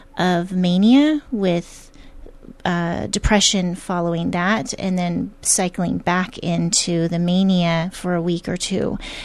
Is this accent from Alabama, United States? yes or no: no; Corsica, South Dakota, United States; Huron, South Dakota. Huron, South Dakota. And I think I moved the day they took me out of the hospital to Corsica, South Dakota. My dad was a small town agricultural banker growing up.